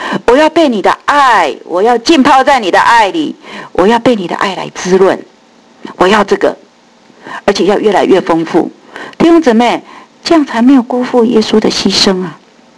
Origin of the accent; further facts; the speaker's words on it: Tainan, Taiwan; 我是台湾来的，我生在台湾的台南